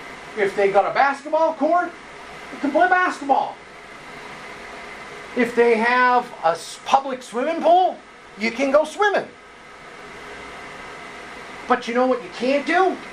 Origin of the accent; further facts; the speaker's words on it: Whitinsville, Massachusetts, United States; now in Sutton, United States; I was raised in Whitensville and now I live in Sutton.